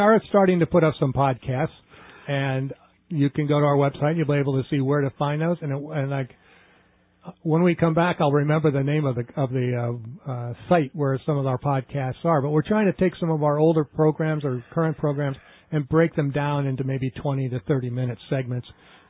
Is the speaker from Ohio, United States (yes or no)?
no; New Jersey, United States; growing up in New Jersey, we used to get a lot of snow